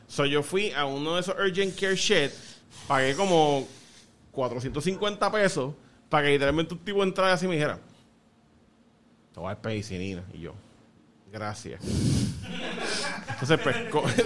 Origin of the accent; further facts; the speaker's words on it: Puerto Rico; Pero es porque somos puertorriqueños